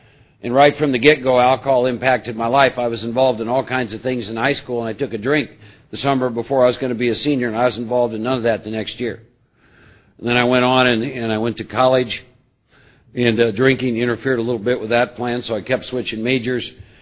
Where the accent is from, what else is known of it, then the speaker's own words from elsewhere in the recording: Iowa, United States; I was born and raised back in the Midwest in the state of Iowa.